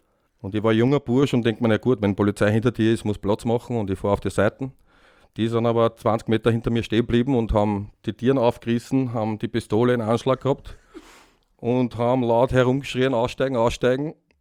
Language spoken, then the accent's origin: German; Vienna, Austria; Und als Wiener ja, geht es da jetzt nicht so gut in der Steiermark